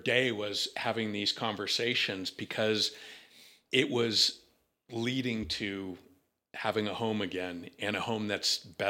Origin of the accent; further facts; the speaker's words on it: Los Angeles, California, United States; I grew up in Los Angeles, and I did not like it when I was growing up. I grew up in Studio City in the Valley, and it was very suburban.